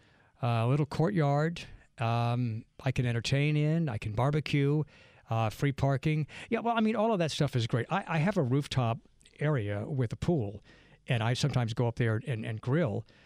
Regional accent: Metairie, Louisiana, United States; But basically, I grew up in Metairie. I grew up in the suburbs.

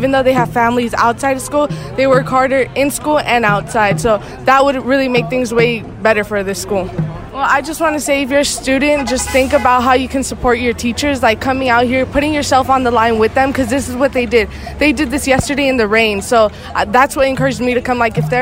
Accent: Los Angeles, California, United States; I'm from Los Angeles, California.

